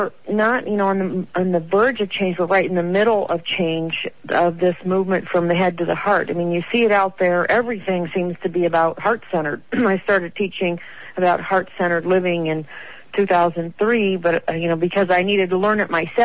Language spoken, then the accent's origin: English; Phoenix, Arizona, United States; And we had an actual theatrical premiere in my hometown in Phoenix